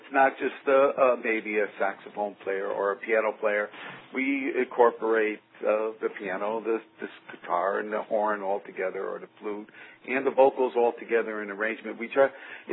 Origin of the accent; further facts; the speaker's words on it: Northeast, United States; And we're from the Northeast, so we understand the fall.